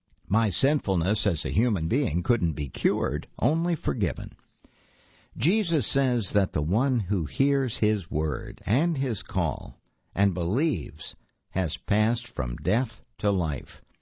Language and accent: English; American South, United States; I grew up in the American South